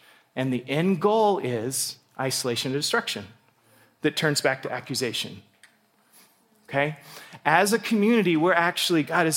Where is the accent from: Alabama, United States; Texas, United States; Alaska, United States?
Alaska, United States; I the only thing I can compare it to, I grew up in Alaska.